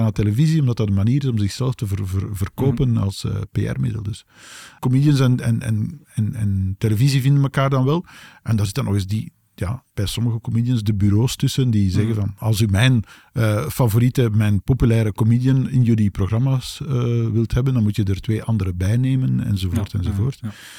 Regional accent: Aalst, Flanders, Belgium; Ik ben van Aalst.

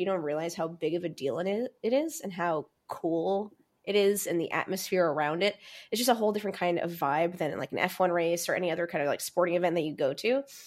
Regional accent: New York City, New York, United States; born there; because I was born in New York City, and I deeply apologize to all of your listeners born in this region.

